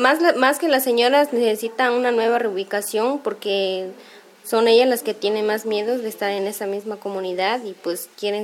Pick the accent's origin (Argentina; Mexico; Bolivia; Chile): Mexico; San Vicente Soyatlán de Juárez; soy originaria de San Vicente Soyatlán de Juárez, municipio del Cosauca.